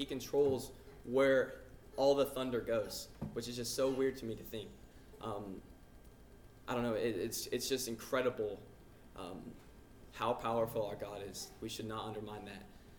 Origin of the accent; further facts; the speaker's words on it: Smyrna, Tennessee, United States; I'm from Smyrna, Tennessee.